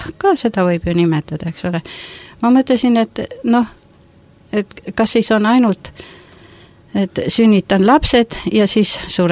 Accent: Tallinn, Harju County, Estonia; born there; 40. aastal ma sündisin ja Tallinnas. Ja siis venelased viskasid pommi ja hävitasid ära eluaseme ja me läksime siis elama maale ema ja isaga. Tähendab, mina olin ju siis 2,5 aastane.

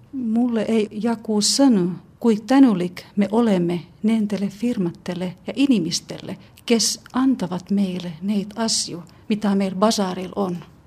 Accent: Finland; Estonian is a second language; Kun mä itse olen Soomest, niin se on hea asia.

